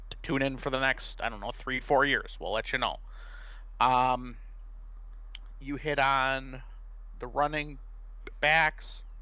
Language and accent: English; Milwaukee, Wisconsin, United States; I grew up in Milwaukee in the early 90s